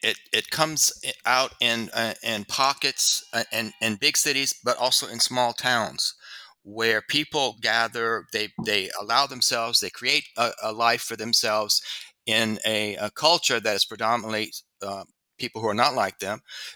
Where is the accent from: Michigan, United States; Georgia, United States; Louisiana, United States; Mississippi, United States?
Louisiana, United States; My home state of Louisiana was not a red state when I was little. It was a blue state, believe it or not, but it was a Dixiecrat.